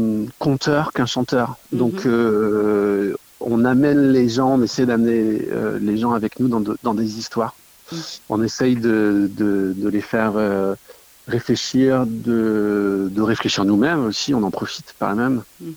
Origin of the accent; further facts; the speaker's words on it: Nouvelle-Aquitaine, France; Alors moi je suis de Charente-Maritime